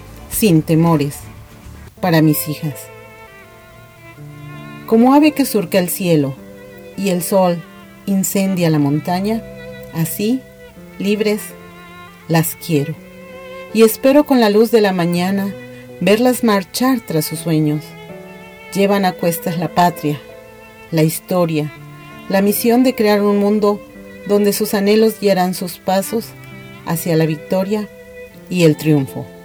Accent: Xalapa, Veracruz, Mexico; born there; Nací en Jalapa, Veracruz, México.

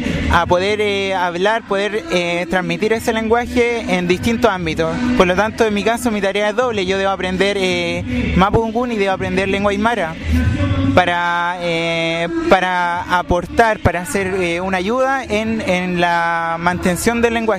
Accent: Santiago, Santiago Metropolitan Region, Chile; born there; yo soy mapuche aymara, nací en Santiago, estudio medicina en Santiago, voy en quinto año

